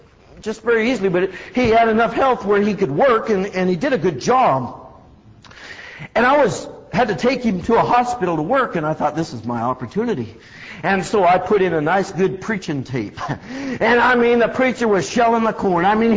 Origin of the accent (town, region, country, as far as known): California, United States; born or raised there